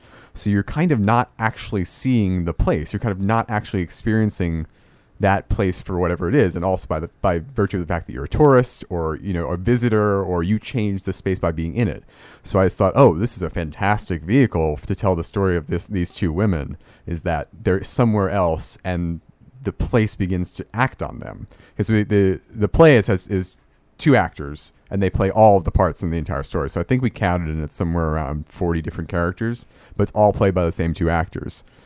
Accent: New York, United States; I'm from New York.

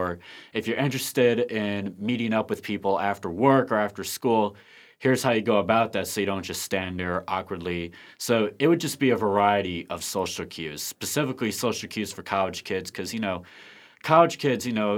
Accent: St. Louis, Missouri, United States; I'm from St. Louis. So when I came here to Mizzou

